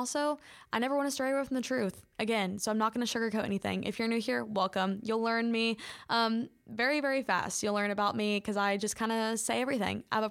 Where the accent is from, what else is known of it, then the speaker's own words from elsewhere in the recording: Kentucky, United States; I'm from Kentucky, so horse racing is something that's super prominent here.